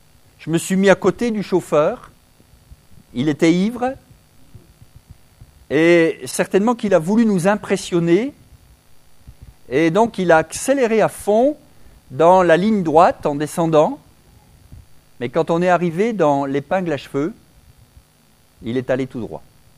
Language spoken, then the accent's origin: French; Grand Est, France; je suis originaire des Hautes-Vosges, sur une chaume, c'est des alpages à 1200 mètres là-haut